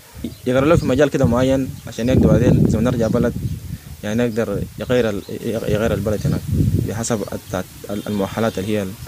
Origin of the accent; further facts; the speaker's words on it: Sudan; now in Kenya; أنا هنا فعلا زمن جينا من السودان أنا بالأخص عندي 7 سنوات في هذا المعسكر